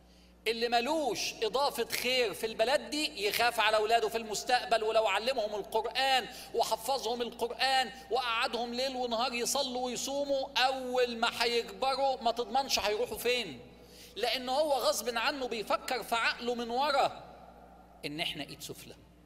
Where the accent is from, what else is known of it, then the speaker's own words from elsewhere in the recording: Alexandria, Alexandria Governorate, Egypt; انا من اسكندرية اصلا، وكنت نازل اسكندرية سايق عربيتي